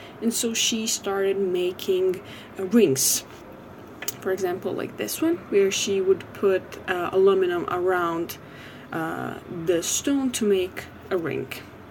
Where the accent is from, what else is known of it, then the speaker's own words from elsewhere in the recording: Sarajevo, Bosnia & Herzegovina; English is a second language; I'm 25 years old and I come from Sarajevo, Bosnia.